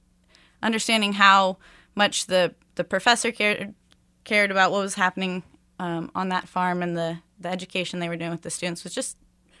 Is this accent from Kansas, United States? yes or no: yes; Overland Park, Kansas, United States; I was one of the students who went to Truman from the suburbs. I grew up in Overland Park, Kansas.